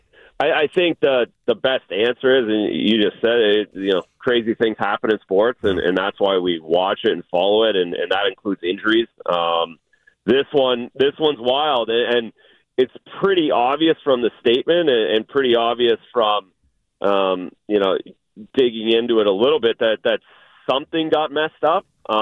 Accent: Canada; As Canadian as I am, I'm not a … guy. I have an American passport as well. I am an American. I'm an American citizen.

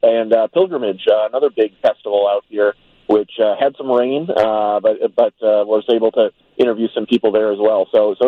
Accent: Midwest, United States; But when we tell people we're from the Midwest here, that's the first thing they say.

